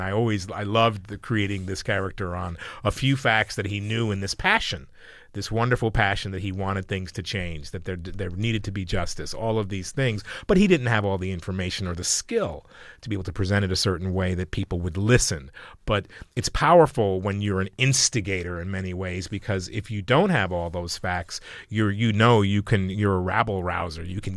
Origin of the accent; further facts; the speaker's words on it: Rome, Lazio, Italy; also born or lived in Copenhagen, Denmark; So I grew up in, I was born in Copenhagen, raised in Rome, Italy. My father is from Naples, Italy, and my mother is from Alabama.